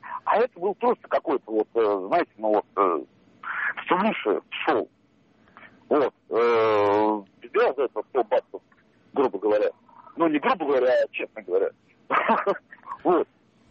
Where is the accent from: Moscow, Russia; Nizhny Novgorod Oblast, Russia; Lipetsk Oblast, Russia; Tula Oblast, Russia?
Tula Oblast, Russia; Tula; Я из Тулы, в принципе. Мне 26 лет, в принципе, уже не ребенок.